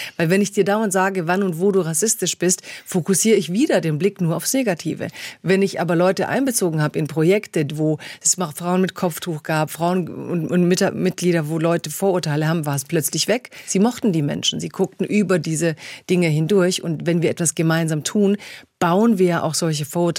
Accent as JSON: {"language": "German", "town": "Stuttgart", "region": "Baden-Württemberg", "country": "Germany", "tie": "born or raised there", "said": "weil ich komme aus Stuttgart sozusagen. Meine Kindheit und Jugend war in diesem Raum."}